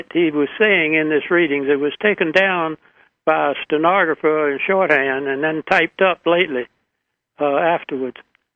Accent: Alabama, United States; born there; Of course, I was born in Alabama

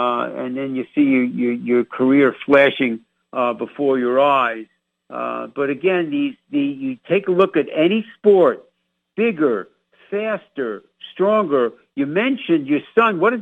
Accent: New York, United States; So, you know, I'm a New Yorker, man. I practice my New York accent at least once a week on the radio, Steve.

